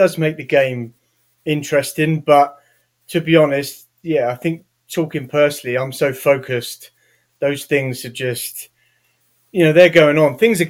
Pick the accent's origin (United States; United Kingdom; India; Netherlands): United Kingdom; England; Weirdly, as a Englishman, I grew up on old school country